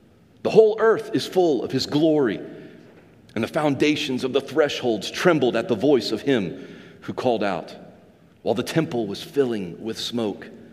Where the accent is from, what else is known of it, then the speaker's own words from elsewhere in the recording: Arkansas, United States; I grew up in Northeast Arkansas. And growing up in Arkansas, my family always loved to celebrate family birthdays.